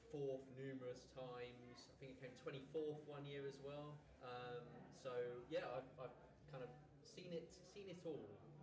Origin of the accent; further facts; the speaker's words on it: South East England, United Kingdom; I'm from Kent, by the way.